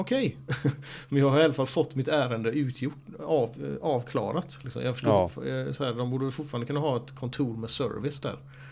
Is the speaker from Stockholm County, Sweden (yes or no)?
no; Gothenburg, Västra Götaland County, Sweden; jag är från Angered. Så bara, men det är jag med från början, Gårdsten typ.